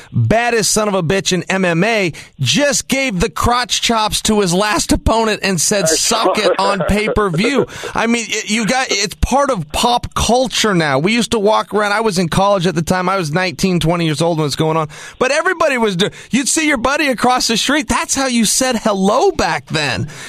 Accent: Oregon, United States; including right here in my home state of Oregon.

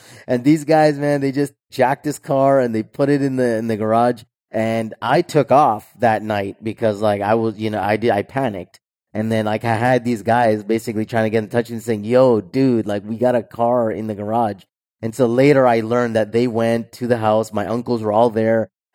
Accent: Canada; growing up in Canada, obviously you're going to public school.

